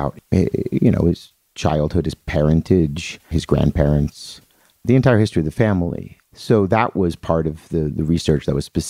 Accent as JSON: {"language": "English", "town": "Atlantic City", "region": "New Jersey", "country": "United States", "said": "I'm from Atlantic City, New Jersey."}